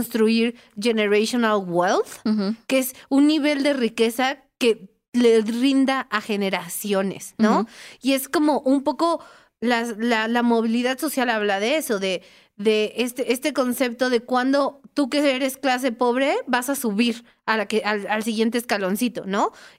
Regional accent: Iztapalapa, Mexico City, Mexico; que yo soy de Iztapalapa, entonces puedo decir esa broma

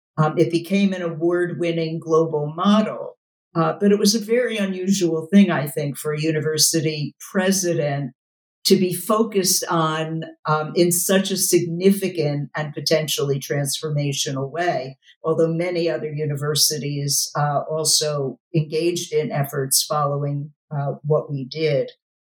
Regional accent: Philadelphia, Pennsylvania, United States; So I had a wonderful family, a pretty middle class family growing up in West Philadelphia, actually quite close to the university I would come to lead

